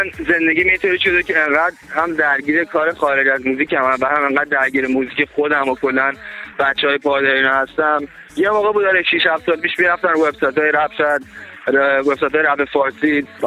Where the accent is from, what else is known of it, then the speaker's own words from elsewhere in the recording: Iran; born there; also born or lived in United States; من ایران به دنیا اومدم، ولی خب تمام زندگیم به خاطر شغل پدرم، پدرم پروفسور خاکشناسی بود، استاد دانشگاه بودم، برای همین برای تحقیقات و اینا زیاد مسافرت می‌رفتیم. من حدوداً 2-3 سال ایران بودم، 2-3 سال آمریکا، همیشه تو رفت آمد بودم